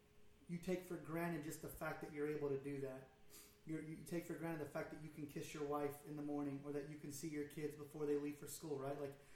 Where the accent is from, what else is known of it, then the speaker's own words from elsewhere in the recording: Los Angeles, California, United States; You know, I grew up in Los Angeles, mm-hmm. right?